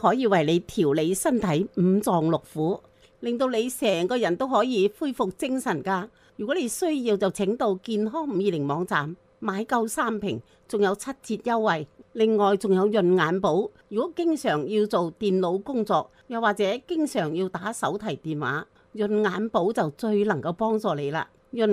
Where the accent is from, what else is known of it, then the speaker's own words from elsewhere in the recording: Hong Kong; 我觉得作为香港人呢，就不用这么害怕的